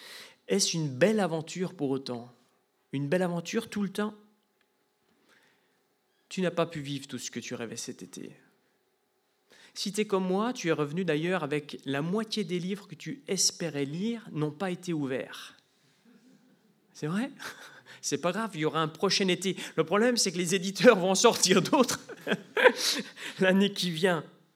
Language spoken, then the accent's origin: French; Lille, Hauts-de-France, France; je viens de Lille, en France.